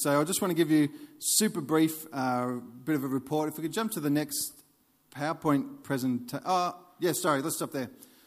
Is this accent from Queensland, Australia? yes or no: no; Buninyong, Victoria, Australia; like in my town, I'm from Buninyong, Victoria, about 3,000 people, and there's literally four or five churches in the town.